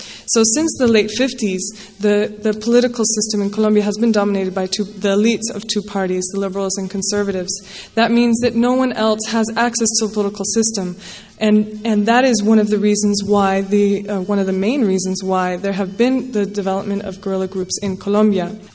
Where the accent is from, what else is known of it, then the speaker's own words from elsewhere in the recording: Fairfield, California, United States; I was born here in California, raised nearby in Fairfield.